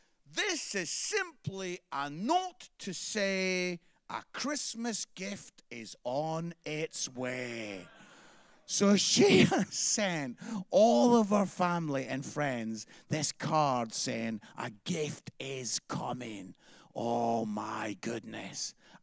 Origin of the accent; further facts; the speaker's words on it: Edinburgh, Scotland, United Kingdom; So we're Aberdeen, I'm from Edinburgh, we're from like the lovely parts of Scotland, yeah?